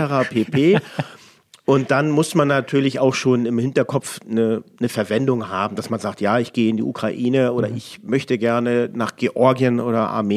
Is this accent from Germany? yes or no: yes; Lübeck, Schleswig-Holstein, Germany; moved away as an adult; Eingestellt in Lübeck, geboren in Lübeck, ganz genau. Ausbildung alles oben in Lübeck gemacht und nach der Grenzöffnung hat es mich dann hier runter nach Sachsen verschlagen.